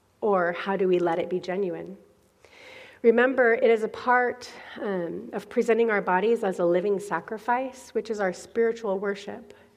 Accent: California, United States; now in Kansas, United States; And I'm from California. My grandfather, my dad's dad, moved to California when he was a young man from Kansas City.

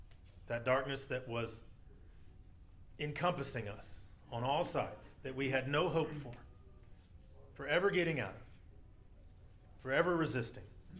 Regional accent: Louisiana, United States; I grew up in Louisiana.

